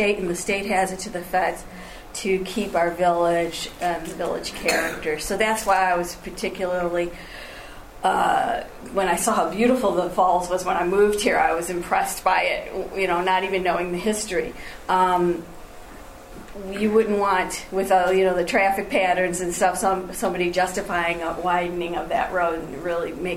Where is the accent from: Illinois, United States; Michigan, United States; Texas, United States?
Michigan, United States; Detroit; I come from Detroit, and I also worked in New Haven, Connecticut.